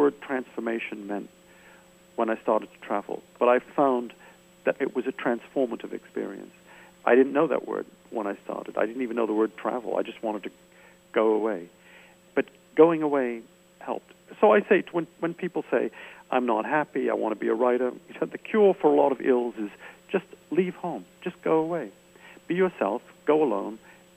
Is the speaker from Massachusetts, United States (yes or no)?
yes; Medford, Massachusetts, United States; moved away; I never found where I grew up very interesting. I was born in Medford, Massachusetts, and I wanted to leave. And I left, and I found everywhere more interesting than where I grew up